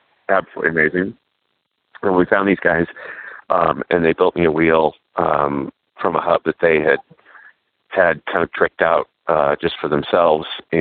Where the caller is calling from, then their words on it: Breckenridge, Colorado, United States; I am calling from Breckenridge, Colorado, this time here the right way.